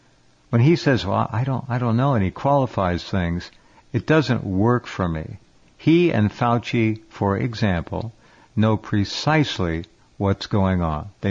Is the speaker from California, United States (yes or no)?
yes; Santa Barbara, California, United States; Here's St. Robert Malone from my hometown, Santa Barbara.